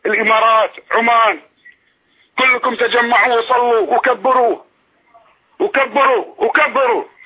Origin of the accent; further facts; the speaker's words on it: Bahrain; وأنا من السادة من البحرين من آل البيت من الأشراف